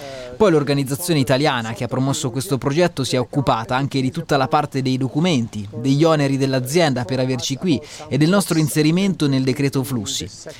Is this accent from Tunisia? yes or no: yes; Tunisia; moved away as an adult; now in Italy; vengo dalla Tunisia. Tutti sanno dove si trova il mio paese, è nel Nord Africa. Ho 29 anni